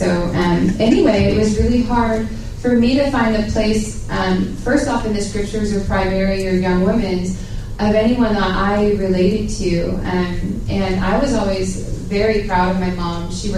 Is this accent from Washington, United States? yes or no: yes; Washington, United States; I'm from the Seattle area. I grew up in the Northwest.